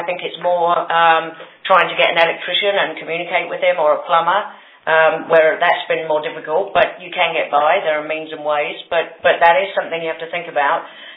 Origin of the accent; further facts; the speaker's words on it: United Kingdom; Since I was raised in the UK, it doesn't matter.